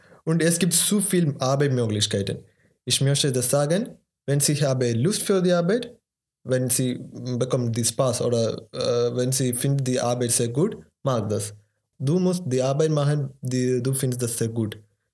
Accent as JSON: {"language": "German", "country": "India", "first_language": "Malayalam", "second_language": "German", "said": "Meine Muttersprache ist Malayalam, mhm. Aber in India, ich glaube, die Leute sprechen mehr als 20 Sprachen."}